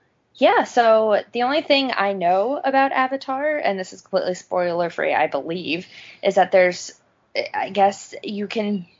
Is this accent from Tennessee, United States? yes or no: no; New Jersey, United States; New Jersey.